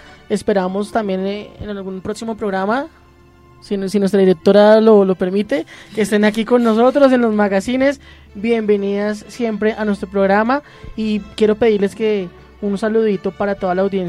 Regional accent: Floridablanca, Santander, Colombia; De Florida Blanca, sí, señor.

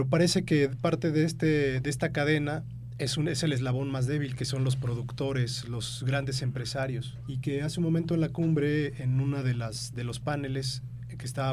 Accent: Mexico; yo que vengo de México

